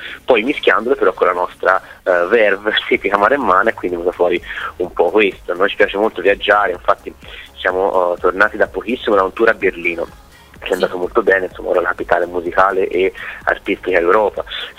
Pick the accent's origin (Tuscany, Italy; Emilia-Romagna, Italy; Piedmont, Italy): Tuscany, Italy; Follonica; Sì, dunque noi siamo di Follonica, che è un piccolo paesino sulla costa maremmana, esattamente davanti all'isola d'Elba.